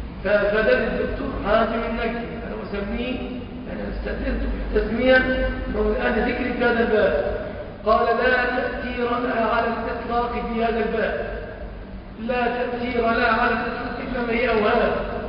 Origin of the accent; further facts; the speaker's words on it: Egypt; بلادنا مصر في نواحينا، ما أدري في بورسعيد